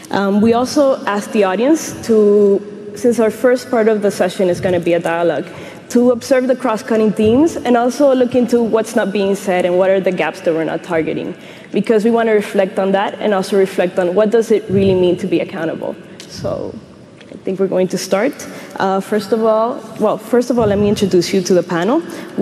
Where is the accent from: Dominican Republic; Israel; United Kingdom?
Dominican Republic; I'm from Dominican Republic.